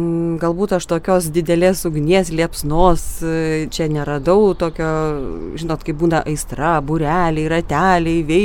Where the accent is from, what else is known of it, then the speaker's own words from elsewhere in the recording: Aukštaitija, Lithuania; also born or lived in Kaunas; Aš taip sau sakau, esu aukštaitė.